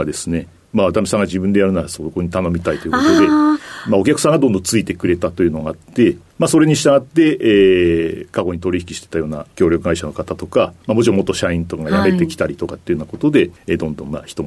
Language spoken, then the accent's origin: Japanese; Kofu, Yamanashi, Japan; 山梨県の甲府市となります。